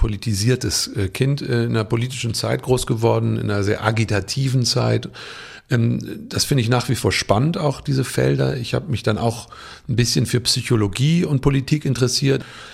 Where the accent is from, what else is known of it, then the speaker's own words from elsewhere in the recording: Hamburg, Germany; also born or lived in Berlin; Also einen deutschen Pass haben, aber was soll das sein? Ich habe mich dann immer trotzig als Hamburger bezeichnet, aber inzwischen sind da auch Berliner Seiten dazugekommen.